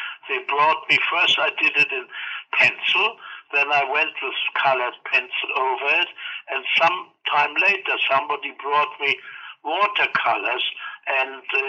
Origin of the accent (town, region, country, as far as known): Berlin, Germany; born or raised there; also born or lived in Stettin / Beuthen